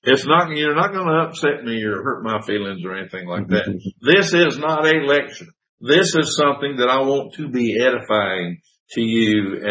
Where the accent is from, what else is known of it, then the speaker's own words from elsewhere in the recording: Georgia, United States; And I'm like, "Well, I'm from Georgia."